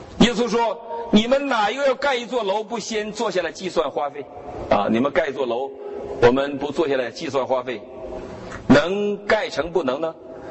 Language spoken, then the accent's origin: Chinese; Northeast China, China; 你说我们东北人都是无神论者？